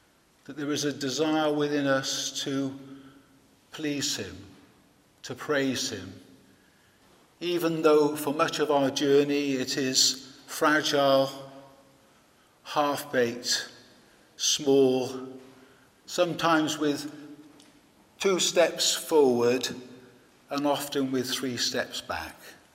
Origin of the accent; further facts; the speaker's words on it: Wales, United Kingdom; For me, for example, I was brought up in Wales.